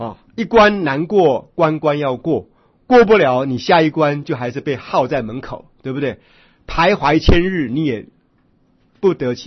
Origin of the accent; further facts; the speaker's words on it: Taiwan; 这是我们台湾话很离俗不太好听的话